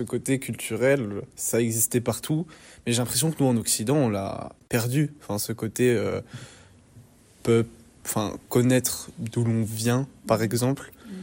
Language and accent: French; Namur, Wallonia, Belgium; also born or lived in Normandy; Dans mon cadre à moi de franco-belge, par exemple, donc je suis belge qui vient de Namur, principalement, et de mon côté français, c'est la Normandie